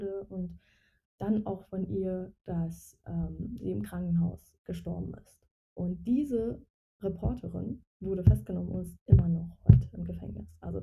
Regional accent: Iran; nicht nur natürlich als Iranerin und als Frau

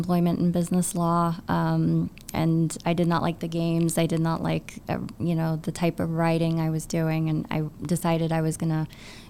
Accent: Los Angeles, California, United States; I wanted to go to New York from LA. I grew up in Los Angeles

